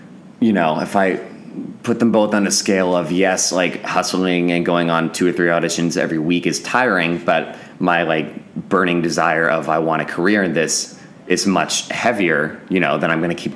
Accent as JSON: {"language": "English", "town": "Houston", "region": "Texas", "country": "United States", "tie": "born or raised there", "said": "No, he was back when I was growing up in Houston."}